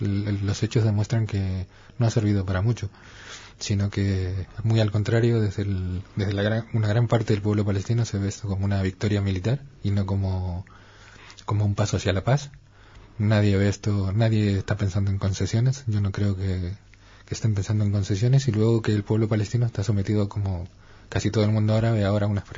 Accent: Argentina; now in Spain; yo por ejemplo soy argentino y de origen argentino, pero ya he pasado más de la mitad de mi vida en España. Llevo 30 años aquí y tengo ciudadanía española.

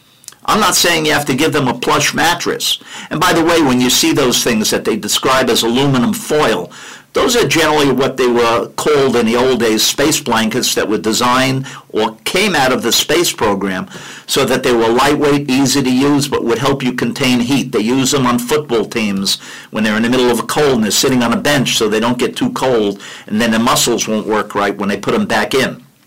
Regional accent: New York City, New York, United States; I come from New York City.

